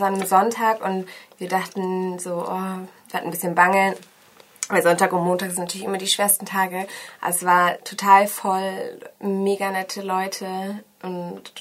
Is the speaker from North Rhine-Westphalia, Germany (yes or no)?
no; Nuremberg, Bavaria, Germany; now in Berlin, Germany; Wir sind vor 5, 6 Jahren nach Berlin gezogen beide. Laura kommt aus Oldenburg, ich komme aus Nürnberg.